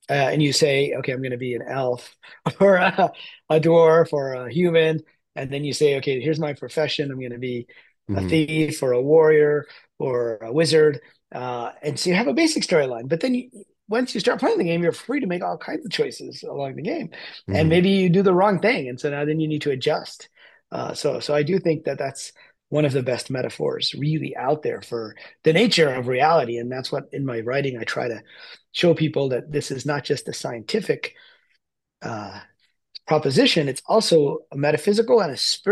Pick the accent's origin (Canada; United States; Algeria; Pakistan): Pakistan; born there; But I'm not even a Hindu technically. I was born in Pakistan.